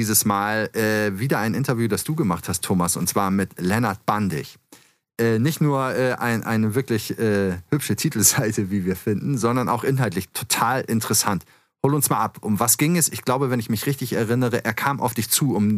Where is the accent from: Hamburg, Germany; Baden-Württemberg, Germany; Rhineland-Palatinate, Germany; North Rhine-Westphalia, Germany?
Hamburg, Germany; Und also das ist natürlich für mich als Hamburger erstmal sowieso cool.